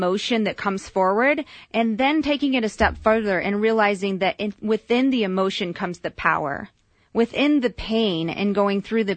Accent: New Mexico, United States; I am from New Mexico, and I was born and raised in the wilderness near the border of Colorado from birth to age 12.

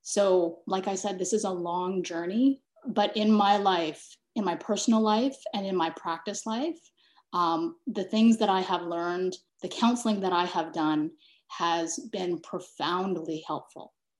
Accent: Kamloops, British Columbia, Canada; I was born and raised in Kamloops. I could see the residential school across the river from where I grew up.

